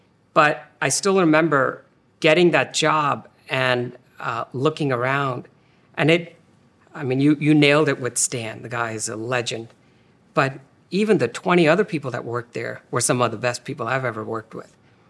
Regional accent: India; I was born and raised in India.

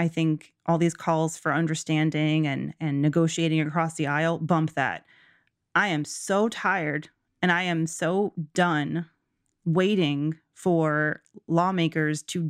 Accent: Georgia, United States; Georgia, amazing. I'm so proud of my home state.

